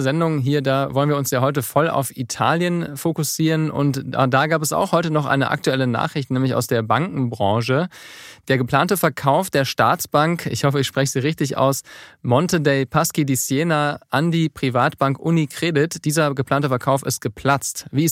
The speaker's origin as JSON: {"language": "German", "town": "Düsseldorf", "region": "North Rhine-Westphalia", "country": "Germany", "tie": "born or raised there", "said": "Und in meiner Heimatstadt Düsseldorf, da liegt plötzlich die 7-Tage-Inzidenz"}